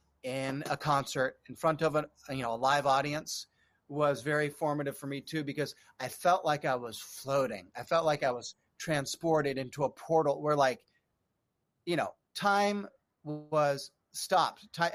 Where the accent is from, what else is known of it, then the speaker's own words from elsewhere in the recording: Lindenville, Vermont, United States; Well, I grew up in a small town in Lindenville, Vermont